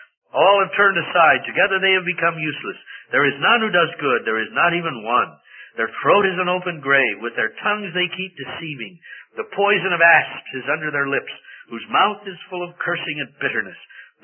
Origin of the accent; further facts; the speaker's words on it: Missouri, United States; You know, I grew up in Missouri, and I remember the first time I heard a country preacher talk about a little girl